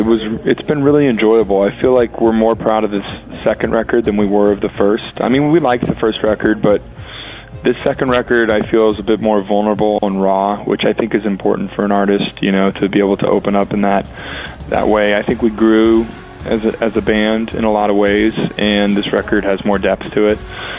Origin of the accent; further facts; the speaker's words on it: Las Vegas, Nevada, United States; You know, we're from Vegas, and the Vegas luck seems to have followed us.